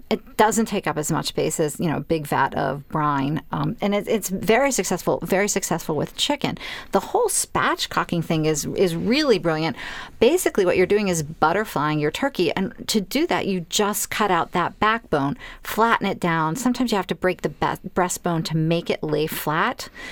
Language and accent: English; Holliston, Massachusetts, United States; Oh, I grew up outside of Boston. Wonderful.